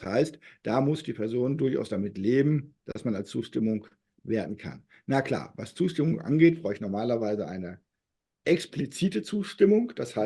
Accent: North Rhine-Westphalia, Germany; born there; now in Berlin, Germany; ich bin gebürtiger Westfale und lebe in Berlin.

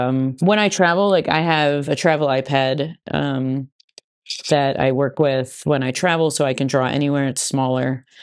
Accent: New England, United States; I'm from New England, the originator of the New England IPA

